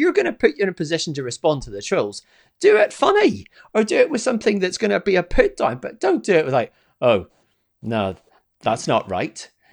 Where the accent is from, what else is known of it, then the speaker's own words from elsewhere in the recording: Northern Ireland, United Kingdom; moved away as an adult; now in Scotland; Except I'm not Scottish, I'm Northern Irish, but, you know, still.